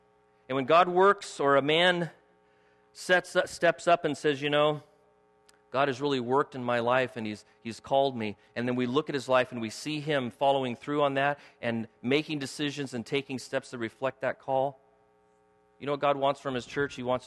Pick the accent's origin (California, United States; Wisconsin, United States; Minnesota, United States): California, United States; Born and raised in California.